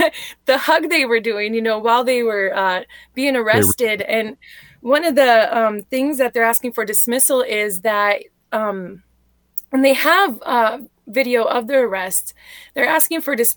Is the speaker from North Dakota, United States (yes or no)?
yes; North Dakota, United States; I am Anishinaabe from the Turnamountain Pemna Band of Chippewa.